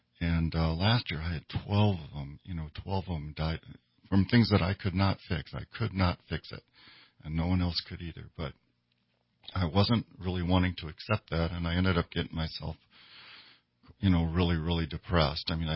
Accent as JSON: {"language": "English", "region": "Minnesota", "country": "United States", "tie": "born or raised there", "said": "Well, so I grew up in Minnesota, and it's a German household."}